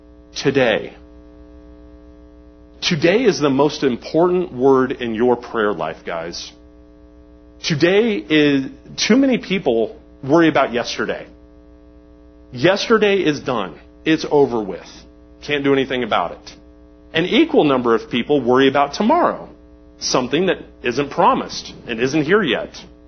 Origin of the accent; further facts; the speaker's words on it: England, United Kingdom; I'm going to call him Micah because I'm English and I can't say that.